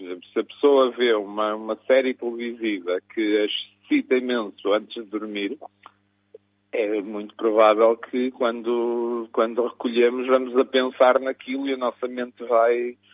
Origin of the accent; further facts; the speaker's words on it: Braga, Norte, Portugal; now in Aveiro, Portugal; eu sou originário de Braga, estudei também no Porto e trabalho e vivo aqui em Aveiro